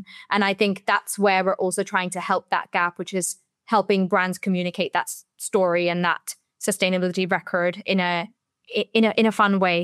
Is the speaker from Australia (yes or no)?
no; India; born or raised there; also born or lived in Singapore; now in Europe